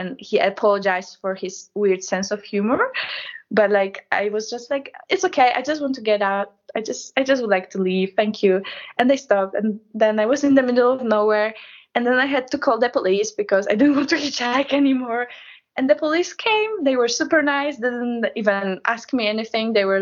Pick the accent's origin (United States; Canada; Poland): Poland; English is a second language; And when I said I was from Poland, he started to laugh.